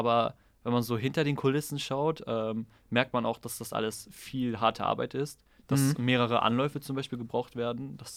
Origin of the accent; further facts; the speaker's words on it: Osnabrück, Lower Saxony, Germany; Ja, also für all die Unwissenden, ich bin aus Osnabrück. Das liegt etwas weiter weg.